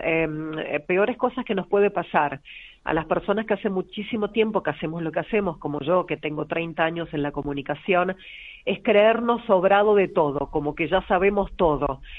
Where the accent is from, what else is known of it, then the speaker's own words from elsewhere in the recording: Córdoba, Argentina; born there; Yo nací en Argentina, en la provincia de Córdoba.